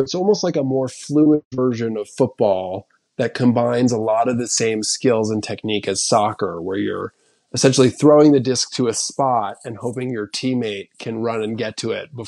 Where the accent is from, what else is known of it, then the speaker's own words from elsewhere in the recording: Montreal, Quebec, Canada; growing up in Montreal as a kid was wonderful. It was a very safe and accessible city.